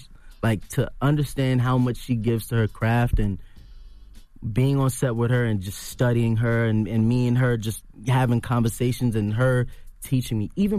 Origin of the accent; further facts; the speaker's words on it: Stapleton, New York, United States; Especially growing up in Stapleton, in the projects and all of that stuff, like seeing how it literally came from the kids that grew up just like me.